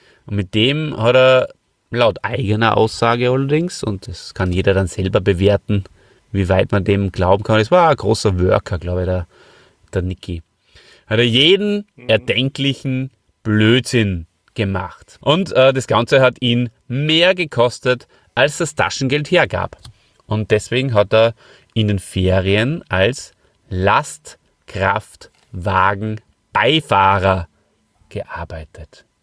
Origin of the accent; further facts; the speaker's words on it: Hof, Bavaria, Germany; Ich komme ja aus Hof, da hat es ja schon geschnieben.